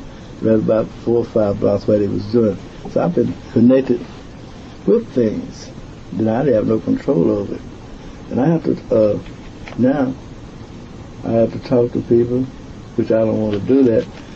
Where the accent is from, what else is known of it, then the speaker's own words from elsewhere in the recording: Alabama, United States; I told him, you know, I'm from Alabama. I don't like what you're doing down here.